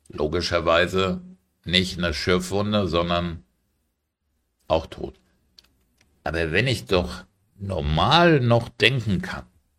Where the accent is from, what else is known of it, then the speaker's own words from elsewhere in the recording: Germany; now in Cyprus; weil ich bin ja Deutscher.